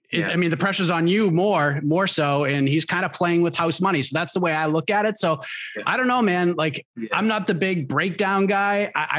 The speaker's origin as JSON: {"language": "English", "region": "Massachusetts", "country": "United States", "tie": "born or raised there", "said": "There's a quote that I grew up in the Boston area."}